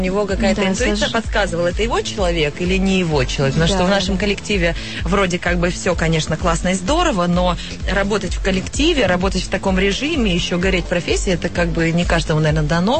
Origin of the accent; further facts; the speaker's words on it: Tiraspol, Transnistria, Moldova; Я сама из Тирасполя, из Приднестровья. И закончила там школу, до 11 класса доучилась, в музыкальную школу ходила.